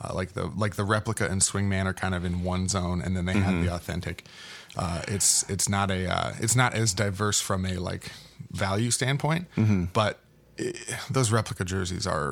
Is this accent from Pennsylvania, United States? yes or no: no; Hermosa Beach, California, United States; Yeah, I grew up in Hermosa Beach.